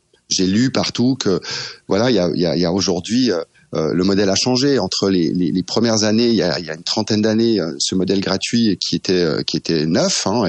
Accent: Switzerland; Il faut savoir que moi, je suis suisse, j'ai beaucoup d'amis en Suisse

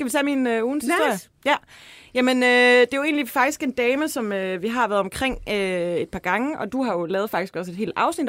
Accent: Ølgod, Region of Southern Denmark, Denmark; Margrethe Vest er jo fra Ølgod, hvor jeg kommer fra.

